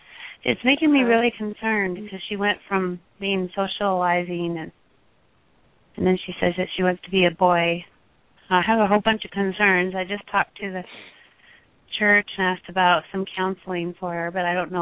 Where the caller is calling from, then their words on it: Delta, Utah, United States; Delta, Utah.